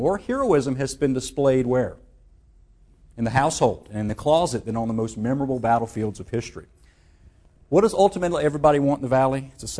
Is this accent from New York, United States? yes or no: no; Petersburg, Virginia, United States; I'm originally from the Cockade City of Petersburg, Virginia